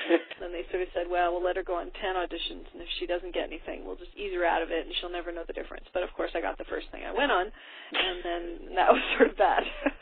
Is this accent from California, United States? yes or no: yes; Los Angeles, California, United States; also born or lived in Houston; I was born in Houston, Texas. Yep. And okay. Raised in Los Angeles from the time I was 5.